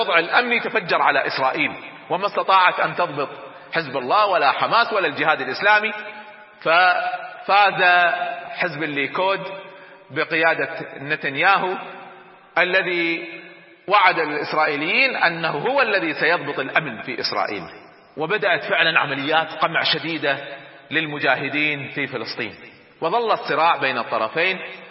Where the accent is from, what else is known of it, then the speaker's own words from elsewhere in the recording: Nuqra, Hawalli, Kuwait; خالد مشعل كان عندنا في الكويت وقد تربيت معه في مسجد واحد في منطقة النقرة في أعوام 69 و70